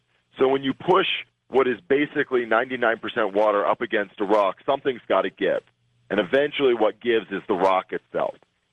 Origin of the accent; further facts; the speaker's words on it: Philadelphia, Pennsylvania, United States; born there; No, I was born in Philadelphia